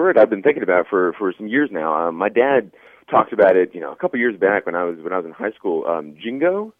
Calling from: Morongo Valley, California, United States; I'm calling from Morongo Valley, California.

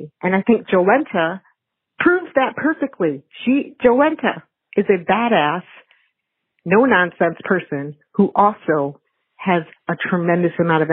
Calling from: Buffalo, New York, United States; Hey, guys. … I'm calling from Buffalo, which I appreciate Kristen's love for Buffalo.

